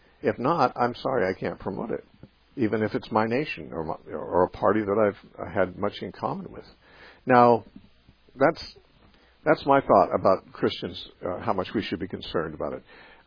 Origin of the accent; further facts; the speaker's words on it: United States; And although I'm an American, I'm glad to be an American. I'm certainly thankful to be in this country.